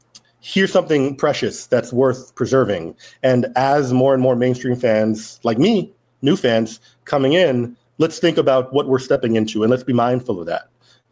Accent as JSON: {"language": "English", "region": "California", "country": "United States", "said": "we're Golden State Warrior fans. We're from the Bay Area."}